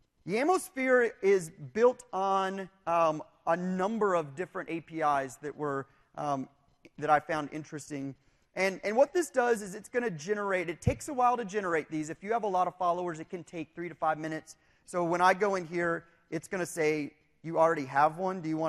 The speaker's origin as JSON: {"language": "English", "town": "Dallas", "region": "Texas", "country": "United States", "said": "I'm from Dallas, and these are people from the Gulf Coast area."}